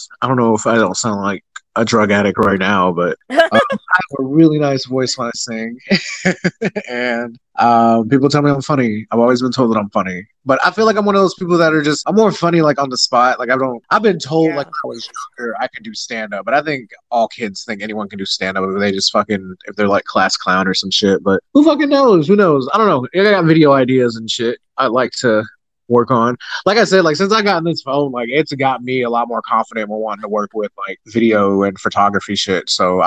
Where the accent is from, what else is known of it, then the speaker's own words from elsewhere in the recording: Tennessee, United States; We're from Tennessee, so we are around that Southern accent.